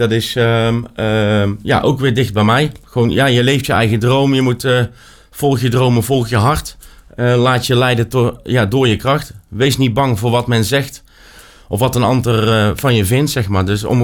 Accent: Dirksland, South Holland, Netherlands; now in North Brabant, Netherlands; Nou ja, ik ben woonachtig gewoon in Brabant. Maar ik kom natuurlijk ik kom uit Goeree-Overflakke, Dirksland, daar ben ik geboren. Ik ben heel veel terug aan het gaan naar het eiland waar mijn wortels liggen.

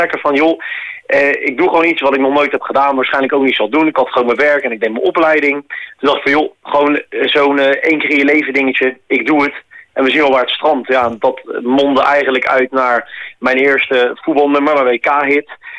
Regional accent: The Hague, South Holland, Netherlands; accent: Hague; Ja, ik heb echt een Haagse mat al sinds mijn geboorte gehad.

